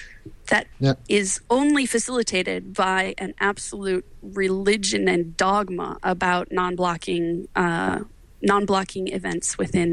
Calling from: Seattle, Washington, United States; I'm speaking from Seattle, Washington.

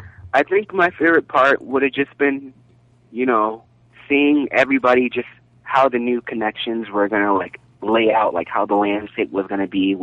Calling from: Florida, United States; I'm from Florida.

